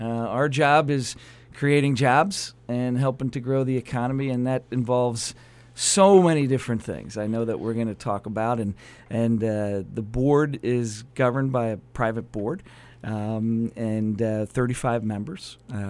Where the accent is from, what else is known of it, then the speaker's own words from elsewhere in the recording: Bethlehem, Pennsylvania, United States; I've been able to be twice elected as mayor of my hometown in Bethlehem and serve on the city council there, and then twice elected as county executive in my home county in Lehigh County.